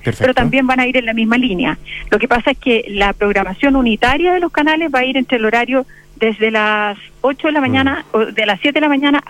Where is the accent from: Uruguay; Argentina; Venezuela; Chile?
Chile; como chilenos, peleemos por Chile